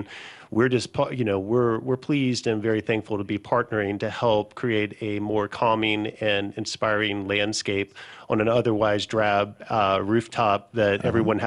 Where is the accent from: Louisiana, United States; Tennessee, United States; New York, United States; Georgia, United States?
Louisiana, United States; also born or lived in Los Angeles; in Louisiana from working in the entertainment business for the last 15 years, and I'm from here, but I moved back from Los Angeles.